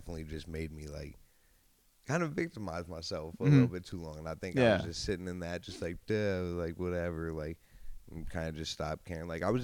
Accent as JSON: {"language": "English", "region": "New York", "country": "United States", "tie": "born or raised there", "said": "Okay. West Bath. Yeah. shout out West Bath."}